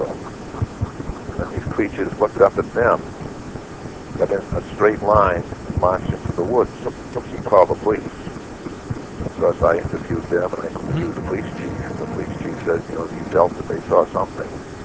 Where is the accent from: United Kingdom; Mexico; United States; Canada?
United States; Wenham, Massachusetts; right next to my hometown in Wenham, in Hamilton, Massachusetts